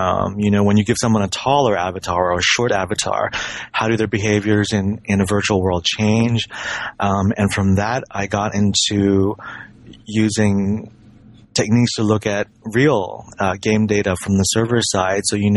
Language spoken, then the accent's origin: English; Hong Kong; You know, I grew up in Hong Kong.